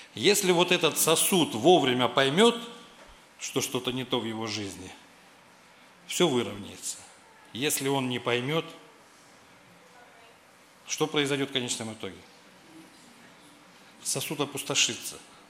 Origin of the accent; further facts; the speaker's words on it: Seversk, Tomsk Oblast, Russia; Родом я вообще отсюда тоже. У меня здесь родные есть, близкие. Родом я с Северска. Ну, раньше он по-другому назывался. Но вот оттуда я родом.